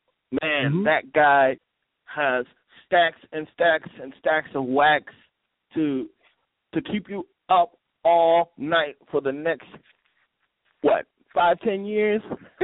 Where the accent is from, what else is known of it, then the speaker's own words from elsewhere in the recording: Milwaukee, Wisconsin, United States; now in Dallas, United States; I come from Milwaukee, of course, and I live in Dallas